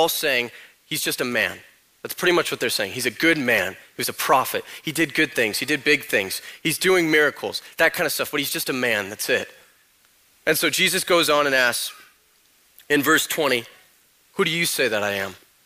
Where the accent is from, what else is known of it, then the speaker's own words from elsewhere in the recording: Corona, California, United States; born there; I was born in Corona.